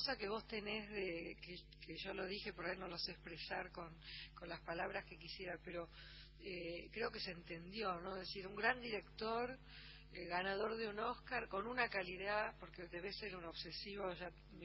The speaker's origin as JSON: {"language": "Spanish", "region": "Buenos Aires", "country": "Argentina", "tie": "born or raised there", "said": "Cuando yo nací era Palermo"}